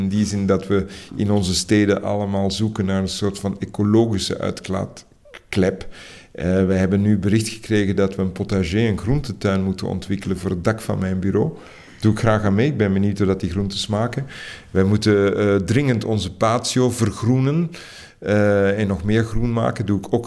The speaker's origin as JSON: {"language": "Dutch", "region": "Antwerp", "country": "Belgium", "tie": "born or raised there", "said": "ik ben in de Kempen opgegroeid, vlakbij Herentout. Ik ben toch iemand die van het platteland zeer houdt."}